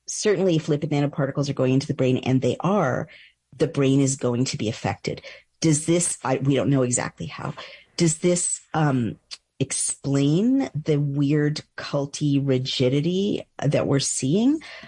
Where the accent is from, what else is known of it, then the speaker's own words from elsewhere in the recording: California, United States; I mean, I'm from California, so I'm getting a little bit kind of, Eastern versus Western here